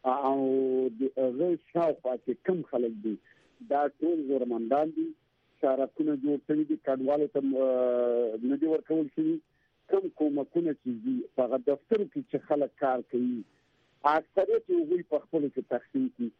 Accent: Baghlan, Afghanistan; زما شخصاً خپله زه د بغلان یم

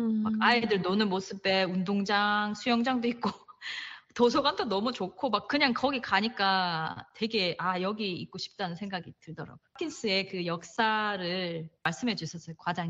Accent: Daegu, South Korea; 왜냐면 전 대구 사람이거든요. 엄청 춥잖아요.

